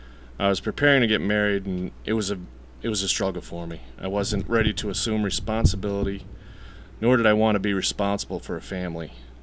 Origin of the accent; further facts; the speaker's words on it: Massachusetts, United States; now in Long Island, United States; I didn't want to be living down here in Long Island. I'm from Massachusetts, and I wasn't interested in raising a family here either.